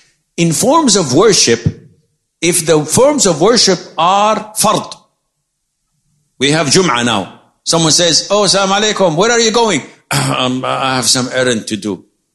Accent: Medan, North Sumatra, Indonesia; If I'm from Medan, from Indonesia. So, originally

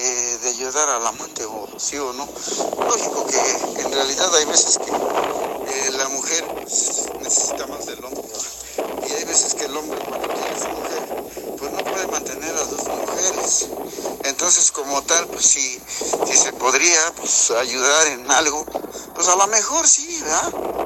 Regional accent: Mexico; Hola, muy buenas tardes, yo soy de México

